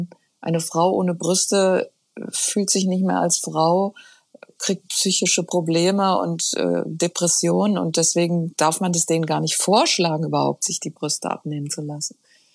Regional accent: Hesse, Germany; ich bin aufgewachsen da im Taunus mit dem Hessischen Rundfunk.

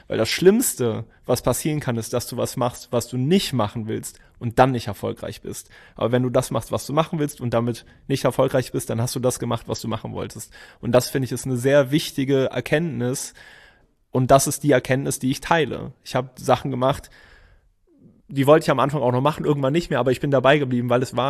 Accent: Hennef, North Rhine-Westphalia, Germany; in einem kleinen Ort bei mir in Hennef in der Nähe, wo ich aufgewachsen bin, bei Köln.

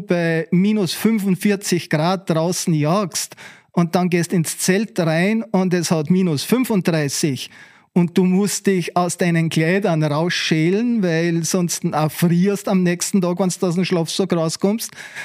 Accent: Austria; wir als Österreicher haben einen Chapter

